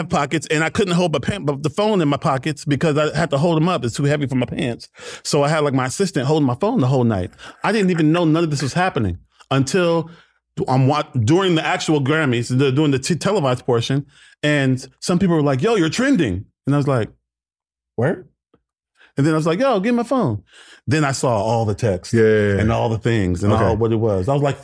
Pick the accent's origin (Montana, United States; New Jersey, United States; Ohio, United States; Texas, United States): Texas, United States; Houston; I'm from Houston, Texas. Born and raised.